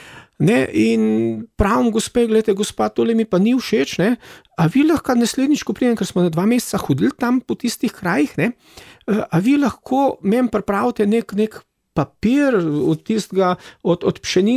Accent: Hrastnik, Central Sava, Slovenia; Jaz sem rodom iz Hrastnika.

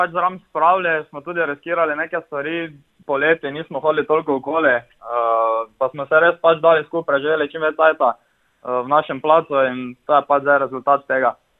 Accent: Styria, Slovenia; Ja, prihajamo iz Štajerskega konca, ja, smo pa vsi iz nekih drugih krajev

